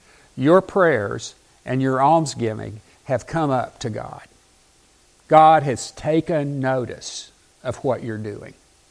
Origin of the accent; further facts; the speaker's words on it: the South, United States; I grew up in the South and people used to eat buffalo, which is a kind of fish.